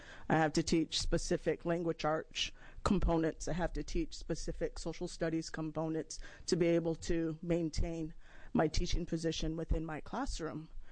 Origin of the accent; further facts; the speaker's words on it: Warm Springs, Oregon, United States; and I come from the Confederated Tribes of Warm Springs.